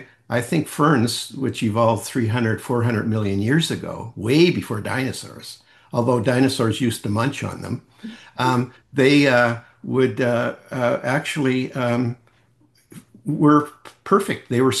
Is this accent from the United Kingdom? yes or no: no; Saint John, New Brunswick, Canada; When I was a child, I grew up in St. John, New Brunswick.